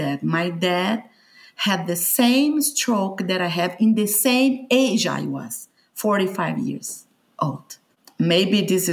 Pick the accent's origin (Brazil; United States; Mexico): Brazil; São Paulo; I'm from Brazil, the southeast of Brazil, São Paulo. I am a mom.